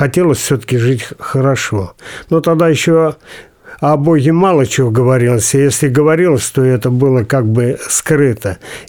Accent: Tula Oblast, Russia; born or raised there

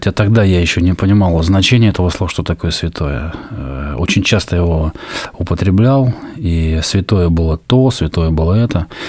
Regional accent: Moscow, Russia; also born or lived in Novokuznetsk; Я родился в Сибири, город Новокузнецк. И где-то, наверное, может быть, до 4 или до 5 лет прожил в Новокузнецке. Потом мы с мамой вдвоем переехали в Москву. И, в общем-то, с этого возраста, вот мне сейчас уже 39, мы живем здесь, в Москве.

